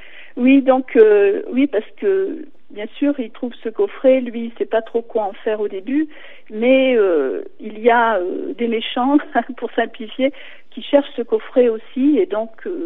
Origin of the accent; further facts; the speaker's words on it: Auvergne-Rhône-Alpes, France; Et c'est vrai que chez nous, dans le Velay, dans la Haute-Loire en général, dans tous les villages, il y a une légende